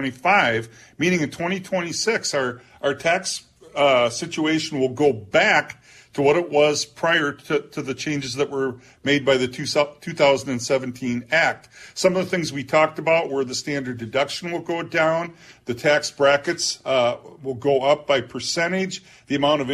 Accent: Olivia, Minnesota, United States; where I grew up in out in Olivia, Minnesota, if you have a lot of farmland, it could apply to you.

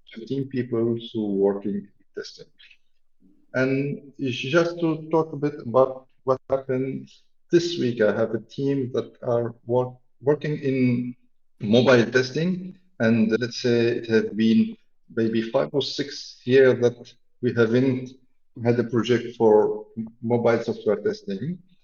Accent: Tunisia; English is a second language; I'm from Tunisia, and this is my first time speaking in this weekend testing.

